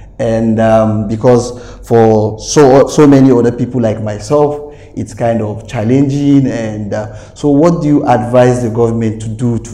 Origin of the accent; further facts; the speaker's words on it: Kaduna, Kaduna State, Nigeria; I am from the northern part of the country. I came from Kaduna.